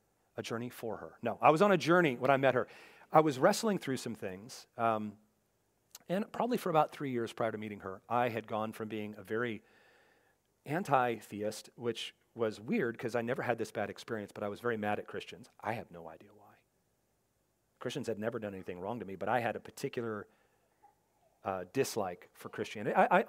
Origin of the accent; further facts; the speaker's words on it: Seattle, Washington, United States; but growing up in Seattle, I didn't know any.